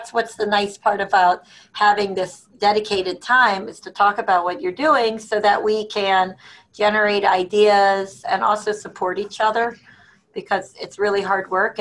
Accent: Stamford, Connecticut, United States; from Stamford, Connecticut.

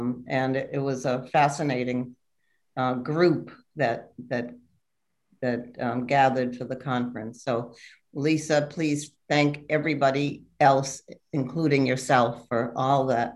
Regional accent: Boston, Massachusetts, United States; Hi, everyone. … from Boston.

